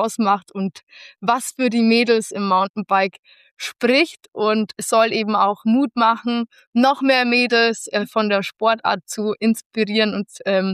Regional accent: Bavaria, Germany; Also ich komme ja aus Bayern und leider war der Hauptwohnsitz dann doch in Hessen.

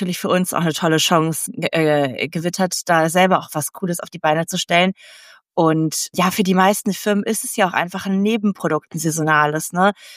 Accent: Cologne, North Rhine-Westphalia, Germany; Ich komme aus Köln

